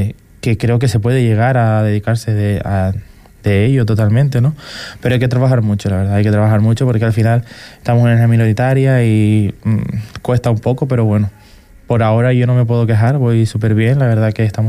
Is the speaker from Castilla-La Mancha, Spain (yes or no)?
no; Canary Islands, Spain; no sé si muy bien si soy el único de Fuerteventura